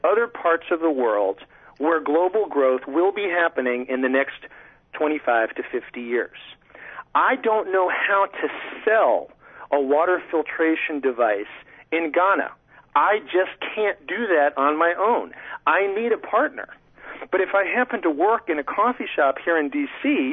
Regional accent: Washington, D.C., District of Columbia, United States; born there; I was born in Washington, D.C., okay? I mean, I live in Washington, D.C. My father spent his career in the federal government.

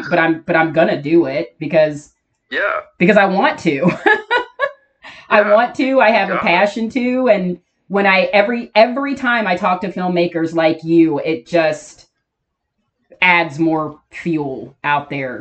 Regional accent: Cincinnati, Ohio, United States; We're so being from Cincinnati, we're so excited that this is getting so much traction

